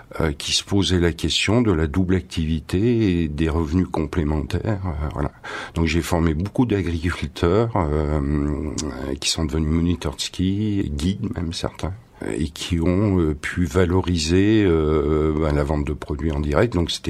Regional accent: Grenoble, Auvergne-Rhône-Alpes, France; born there; né à Grenoble, je suis un montagnard avant tout. Hein. Après, j'ai émigré sur la chaîne de Belledonne, à Alvar.

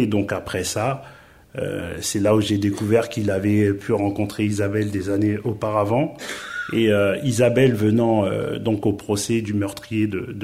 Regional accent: Villiers-le-Bel, Île-de-France, France; Moi j'ai grandi à Villiers-le-Bel, pour ceux qui connaissent, c'est une ville de banlieue de région parisienne.

